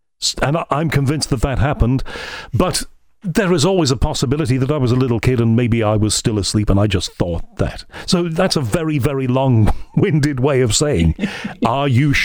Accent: Liverpool, North West England, United Kingdom; born there; I was born in Liverpool. North Wales was quite near.

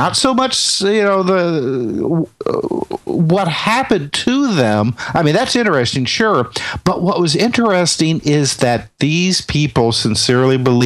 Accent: Indiana, United States; I mean, I was more interested in, growing up in Indiana, you know, I mean, as a race capital of the country.

